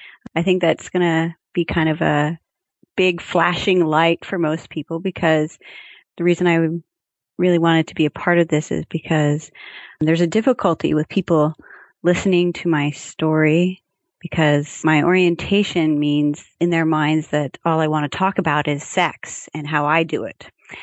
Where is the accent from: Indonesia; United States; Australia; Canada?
United States; Seattle, Washington; but we grew up in Seattle.